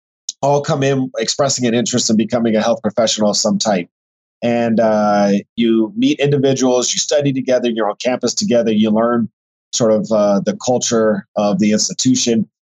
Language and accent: English; Texas, United States; So I'm originally from Texas, and I consider Texas home, even though I grew up as an Army brat. And I lived in other parts of the country